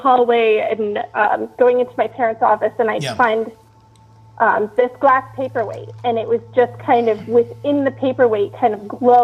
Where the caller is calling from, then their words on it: Massachusetts, United States; I'm calling from Massachusetts.